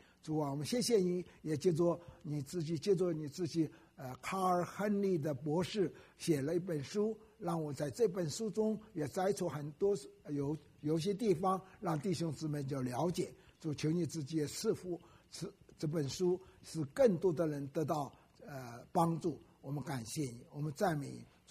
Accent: Wenzhou, Zhejiang, China; 温州是我的老家，所以我去呢， 我觉得年纪大了，我快90岁的人了

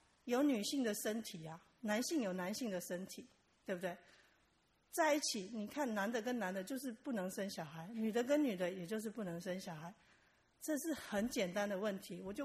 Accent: China; being 是说我是中国人，我这是我没有办法改变的东西

